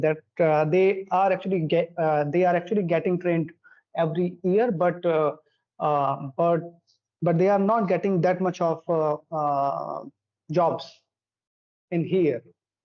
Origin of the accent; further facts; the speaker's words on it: Jaipur, Rajasthan, India; I live in Jaipur, and this is quite popular, and it is actually popular with the name Pink City, and it is in Rajasthan, India.